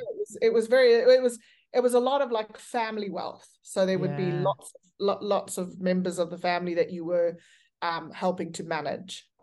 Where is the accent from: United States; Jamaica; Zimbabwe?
Zimbabwe; also born or lived in South Africa / London; now in Australia; we're both from Zimbabwe, and pretty much went from Zimbabwe to South Africa, did a stint in the Channel Islands in Guernsey in banking, which was very eye-opening. then moved on to London. We were in London for 8 years.